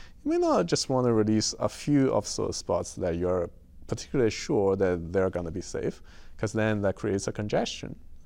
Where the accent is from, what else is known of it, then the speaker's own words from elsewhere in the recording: Shanghai, China; I was born and raised in Shanghai.